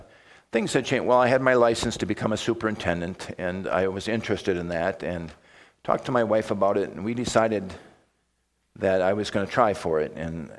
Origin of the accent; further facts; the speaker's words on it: Mankato, Minnesota, United States; born there; We'd been in North Mankato for 15 years and in the Mankato area for 5 before that. I was born in Mankato.